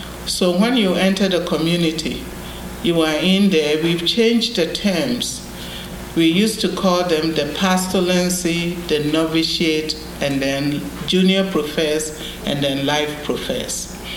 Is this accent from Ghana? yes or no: yes; Ghana; now in United States; I live in the United States. I've been here 19 years, and basically, I came from Ghana to enter the Order of St. Helena.